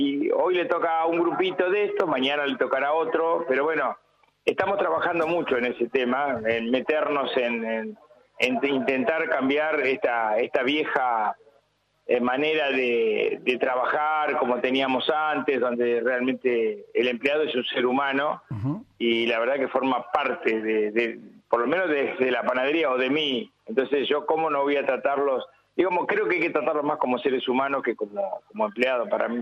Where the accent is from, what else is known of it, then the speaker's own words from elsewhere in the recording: Argentina; nosotros mismos como argentinos